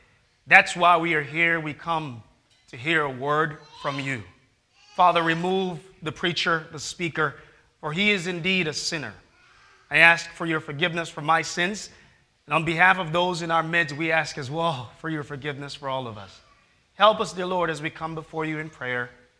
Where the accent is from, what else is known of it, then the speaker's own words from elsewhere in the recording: Jamaica; I'm from Jamaica.